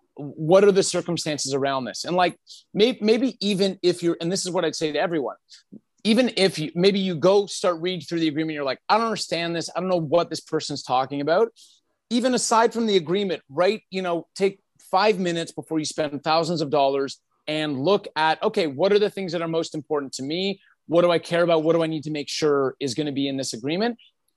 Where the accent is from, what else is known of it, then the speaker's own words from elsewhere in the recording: Canada; I'm Canadian